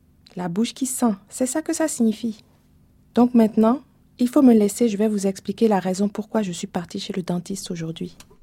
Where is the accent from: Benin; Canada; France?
Benin; l'usage des langues en Afrique de l'Ouest, où j'ai grandi, au Bénin, et qui est le fait que chacun parle à peu près, enfin au minimum deux langues, sinon trois ou quatre